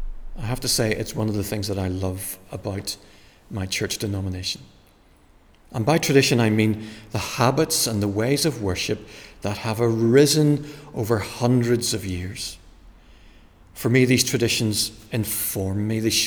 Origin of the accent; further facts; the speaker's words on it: Northern Ireland, United Kingdom; I grew up in Northern Ireland